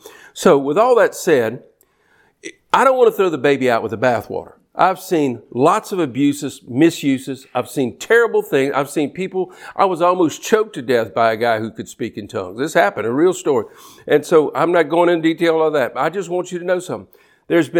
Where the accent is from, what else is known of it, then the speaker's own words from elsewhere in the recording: Baton Rouge, Louisiana, United States; of course, we're from the Baton Rouge area, and it was a huge effect.